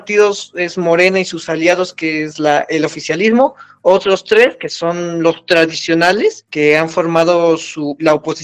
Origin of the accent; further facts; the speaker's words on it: Mexico; como mexicano, un poco como politólogo, soy estudiante de ciencias políticas